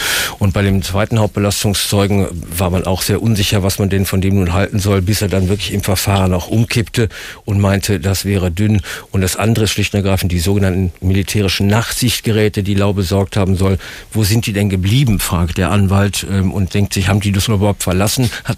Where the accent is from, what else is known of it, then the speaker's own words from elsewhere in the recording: North Rhine-Westphalia, Germany; im rheinischen Dialekt oder Akzent auch, das ihn natürlich für mich als Rheinländer sehr sympathisch machte